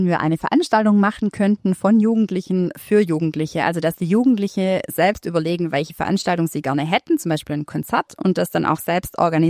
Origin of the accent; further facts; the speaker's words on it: Bad Saulgau, Baden-Württemberg, Germany; born there; Ich bin ja gebürtig aus Bad Saulgau